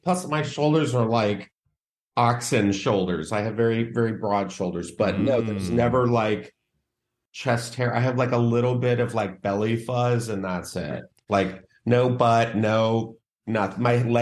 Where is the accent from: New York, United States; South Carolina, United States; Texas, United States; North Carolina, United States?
Texas, United States; You know, I was growing up in Texas, so I'm like looking at these